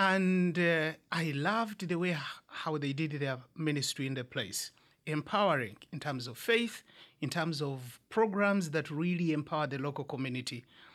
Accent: Jinja, Eastern Region, Uganda; also born or lived in Kenya; So I was born in Uganda. And that's where I grew up, that's where I went to school, and I did much of my seminary training in Uganda.

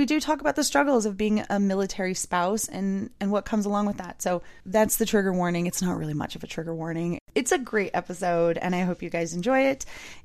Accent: San Diego, California, United States; I am not from a military family. I'm from San Diego, though, and I have dated military people

